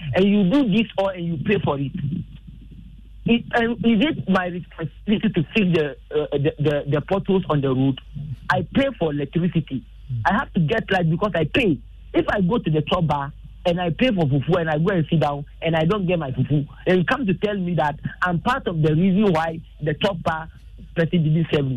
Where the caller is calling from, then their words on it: Japan; I'm calling from Japan.